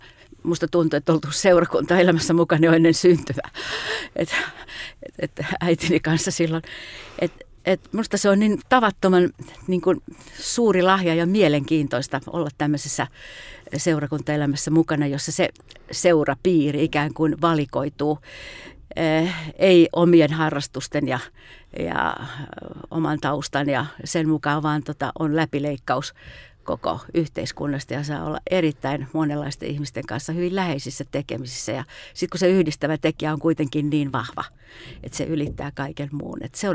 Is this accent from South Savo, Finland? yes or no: no; Kotka, Kymenlaakso, Finland; Kotkasta olen kotoisin, siellä syntynyt, siellä Suomen velkaisimmassa kaupungissa asunut, opiskeluaikaa lukuun ottamatta